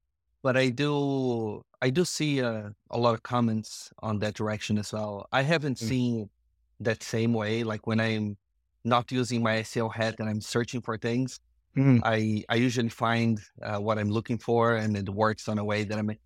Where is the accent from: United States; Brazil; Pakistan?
Brazil; also born or lived in Argentina / Netherlands; now in Dublin, Ireland; I am based in Dublin, Ireland. I've been here I'm from Brazil. I moved around a lot. I lived in Argentina and Holland, and I've been in Ireland now for 7 years.